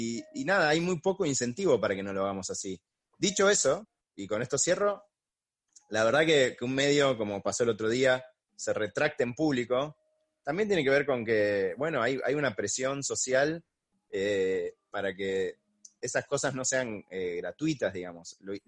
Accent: Buenos Aires, Argentina; somos porteños, y estamos en la ciudad de Buenos Aires

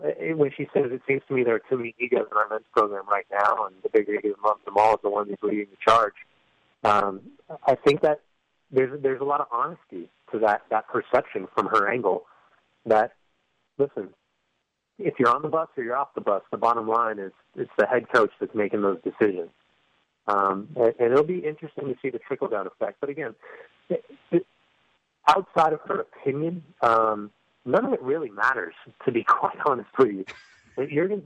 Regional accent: Vancouver, British Columbia, Canada; hold on a second, I'm from Vancouver.

